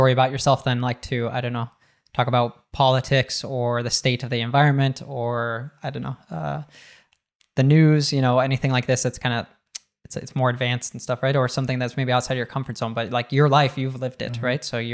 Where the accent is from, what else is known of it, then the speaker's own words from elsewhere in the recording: United States; for me growing up in the States